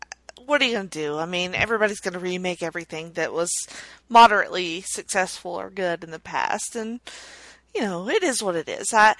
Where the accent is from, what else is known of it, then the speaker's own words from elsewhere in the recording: the South, United States; Like, you know, I'm from the South, so, like, a two-story house is sort of a novelty for me anyway.